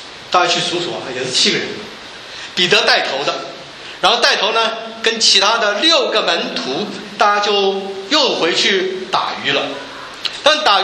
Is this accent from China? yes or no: no; Taiwan; 我从台湾来的，台湾在所有外不是这个台湾本地生的都叫做外省人。